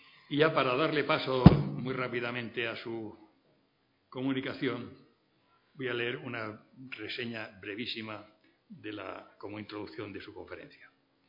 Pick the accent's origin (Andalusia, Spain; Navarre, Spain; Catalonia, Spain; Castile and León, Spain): Navarre, Spain; descubrí una historia de mi tierra, Navarra, que jamás había conocido